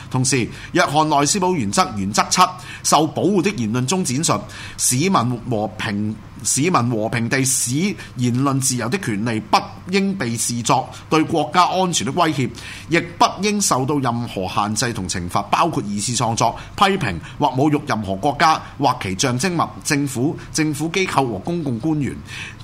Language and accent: Cantonese; Hong Kong; 即係我哋香港人而家現在嘅大專生咧